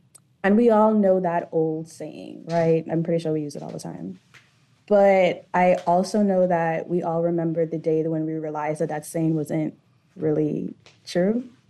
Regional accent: Nassau, New Providence, Bahamas; moved away as an adult; now in United States; So I was born and raised in the Bahamas, Nassau, Bahamas, lived in Coral Harbor, you know, all of that. Then I went off to school in the States to study architecture and interior design.

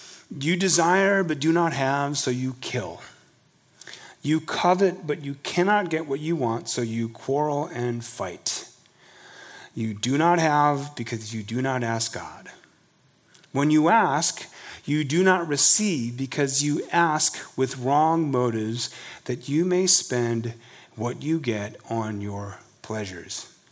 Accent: South Korea; You can see mimetic desire in the conflicts of my home country, Korea.

